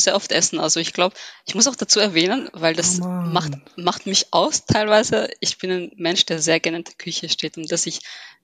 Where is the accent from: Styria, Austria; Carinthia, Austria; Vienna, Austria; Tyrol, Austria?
Vienna, Austria; born there; ich bin gebürtige Wienerin, habe Wurzeln in Ägypten, bin aber doch irgendwo heimatlos.